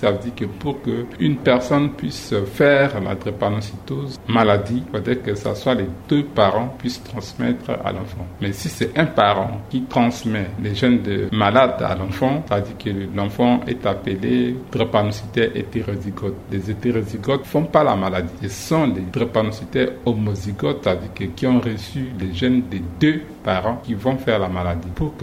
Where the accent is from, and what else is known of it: Central African Republic